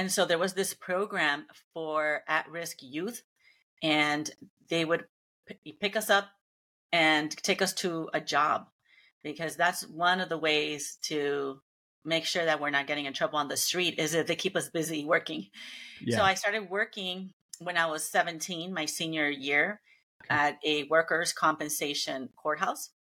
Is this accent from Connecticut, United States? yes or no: no; Los Angeles, California, United States; I grew up in Los Angeles.